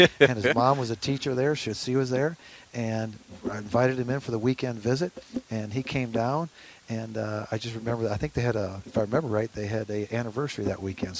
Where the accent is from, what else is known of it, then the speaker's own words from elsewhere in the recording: Waukon, Iowa, United States; he's from Tripoli, and I'm from Waukon.